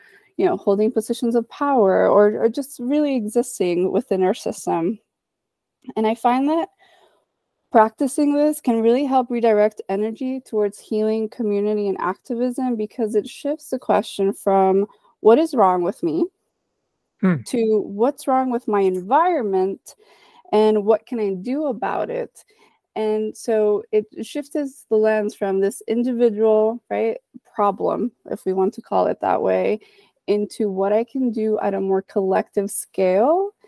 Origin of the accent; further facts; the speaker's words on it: Dominican Republic; I'm from the Dominican Republic. Those things are super important culturally, as well as food and other things.